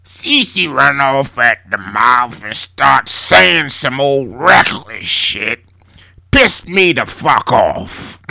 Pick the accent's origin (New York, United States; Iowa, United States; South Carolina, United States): South Carolina, United States; Aiken; Yeah, I grew up in Aiken, South Carolina. About fucking 60 miles away from Columbia.